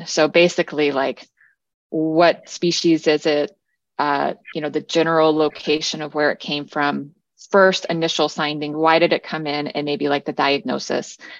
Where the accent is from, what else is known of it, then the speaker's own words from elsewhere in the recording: California, United States; And because we're from California and everyone knew us, this was, like, probably a good pilot